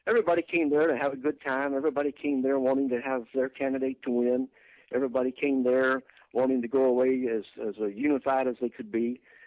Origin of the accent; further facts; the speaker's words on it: Kentucky, United States; born there; I was born in Kentucky, and we down there in Kentucky, you know, we've always known